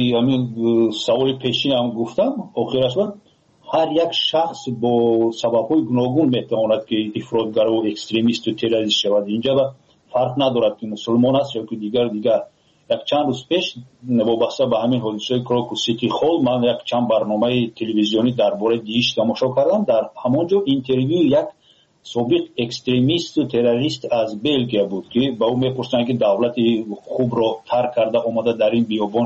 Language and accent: Persian; Tajikistan; فخر کنند تاجیکان که ما تاجیک هستیم